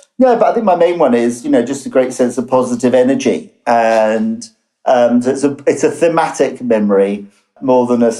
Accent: England, United Kingdom; also born or lived in South Africa / Johannesburg; now in Cape Town, South Africa; I was born in South Africa, but largely grew up in England. And I went to school and university in England.

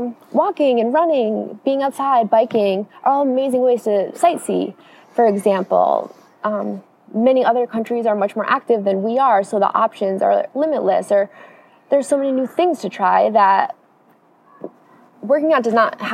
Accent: East Coast, United States; I mean, we're from the East Coast, so that really broke up the trip.

